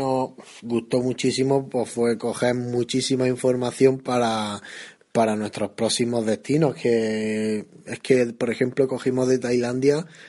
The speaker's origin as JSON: {"language": "Spanish", "town": "Granada", "region": "Andalusia", "country": "Spain", "said": "Andalucía nos gustó bastante porque, claro, somos de Granada"}